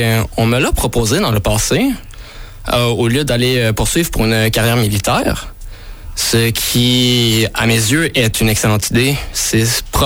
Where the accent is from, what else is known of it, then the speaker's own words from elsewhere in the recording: Saint-Zéphyrin-de-Courval, Quebec, Canada; Moi, je viens de Saint-Zéphyrin, coin perdu.